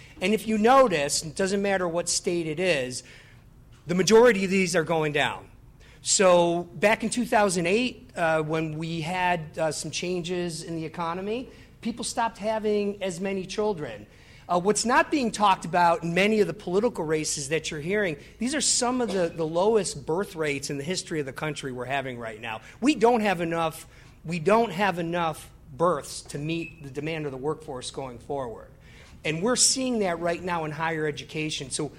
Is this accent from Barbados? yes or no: no; Buffalo, New York, United States; it's a shame because I'm from Buffalo. It wasn't like I had to go very far